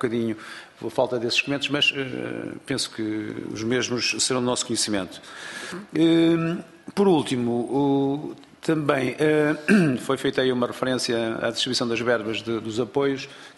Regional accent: Santa Maria da Feira, Aveiro, Portugal; pessoalmente conheço um caso na minha terra, em Santa Maria da Feira

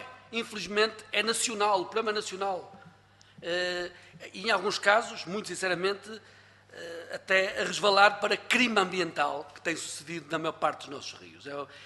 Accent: Braga, Portugal; nomeadamente na minha terra, que está há tantos anos que se luta pela recuperação e pela despoluição do Cávado

